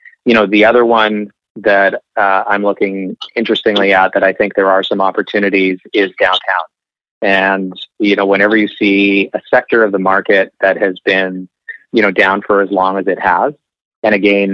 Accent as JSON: {"language": "English", "region": "British Columbia", "country": "Canada"}